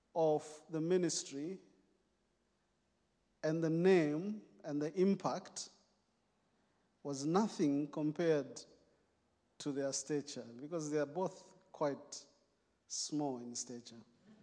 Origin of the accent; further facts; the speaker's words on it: Zambia; moved away as an adult; also born or lived in United Kingdom; now in New Zealand; I come from Zambia, born, raised, worked in Zambia, and then migrated to the UK before God called us to New Zealand.